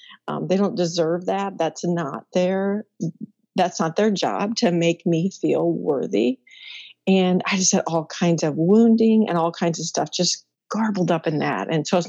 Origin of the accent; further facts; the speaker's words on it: Midwest, United States; And so for me, I was raised in the Midwest. I'm one of five kids.